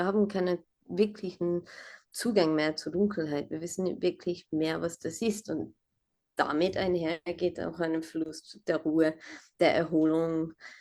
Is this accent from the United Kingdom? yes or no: yes; London, United Kingdom; ich bin zwar in London aufgewachsen, aber habe jeden Sommer in den Bergen in Pakistan verbracht.